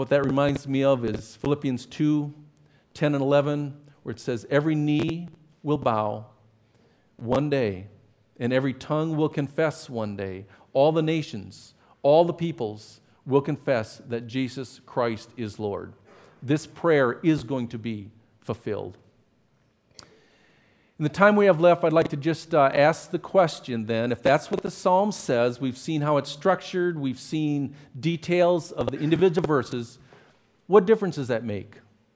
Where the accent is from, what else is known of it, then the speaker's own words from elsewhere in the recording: United States; born there; I am grateful to God for making me a part of this country and born in this country.